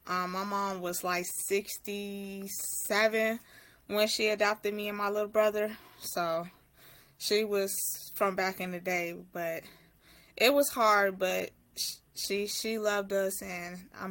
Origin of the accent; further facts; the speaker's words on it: Chicago, Illinois, United States; I'm from Chicago, Illinois.